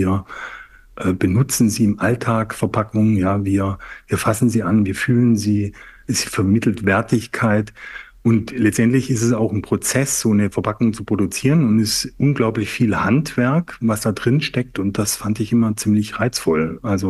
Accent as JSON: {"language": "German", "town": "St. Georgen", "region": "Baden-Württemberg", "country": "Germany", "tie": "born there", "said": "Also ich bin geboren im Schwarzwald, in St. Georgen."}